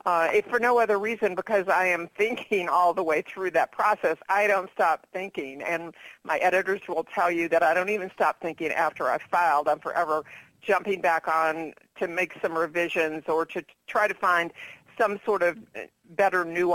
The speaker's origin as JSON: {"language": "English", "region": "Texas", "country": "United States", "said": "Or, I am from Texas."}